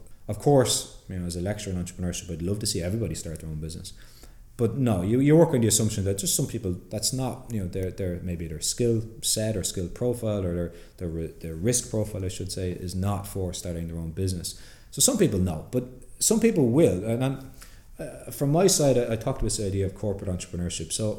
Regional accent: Drogheda, Leinster, Ireland; I'm from Drogheda

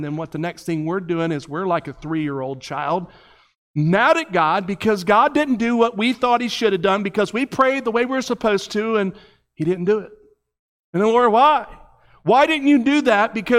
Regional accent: Florida, United States; we grew up in South Florida, in the middle of the most dangerous place in the country at that point.

